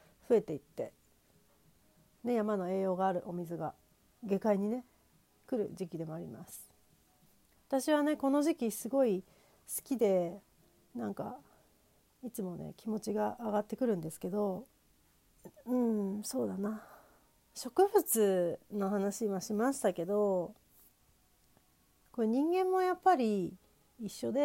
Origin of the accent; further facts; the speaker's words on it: Nagano, Japan; now in Nagoya, Japan; まだ長野はねちょっとまだ寒いんであれですけど、名古屋に住んでると